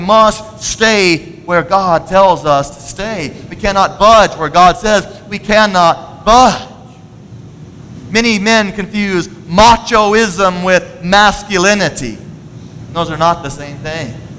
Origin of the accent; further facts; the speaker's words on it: Pensacola, Florida, United States; Now, I grew up in Pensacola, Florida, and people don't know a lot of things about Florida except for the beaches